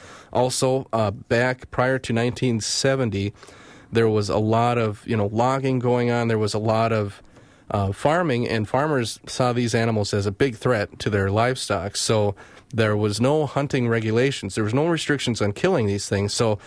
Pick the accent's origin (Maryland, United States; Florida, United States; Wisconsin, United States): Wisconsin, United States; Superior; And I'm from Superior, so I will say when people call Eau Claire northern Wisconsin, I kind of scoff.